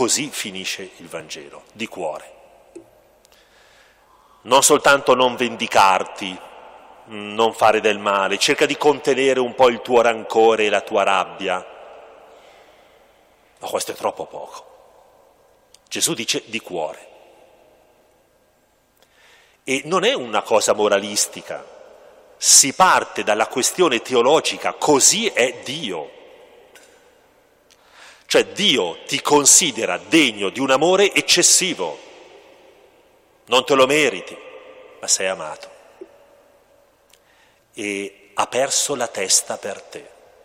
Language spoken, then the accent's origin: Italian; Lombardy, Italy; c'è un prete della terra da cui io provengo, adesso la mia terra è questa, però ecco, là del cremonese mantovano